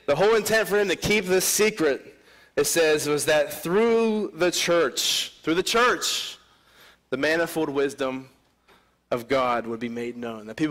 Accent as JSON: {"language": "English", "town": "Pittsburgh", "region": "Pennsylvania", "country": "United States", "tie": "born or raised there", "said": "Now, if I were to take some of you guys to my hometown, Pittsburgh, you know, there's some places I wouldn't show you."}